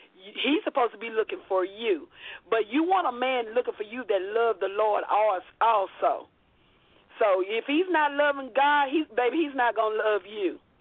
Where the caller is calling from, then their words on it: Shreveport, Louisiana, United States; I'm listening from Shreveport, Louisiana.